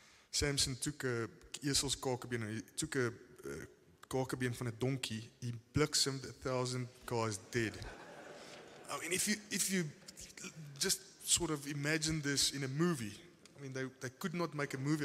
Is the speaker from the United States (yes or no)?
no; South Africa; because as a South African, you're thinking they're here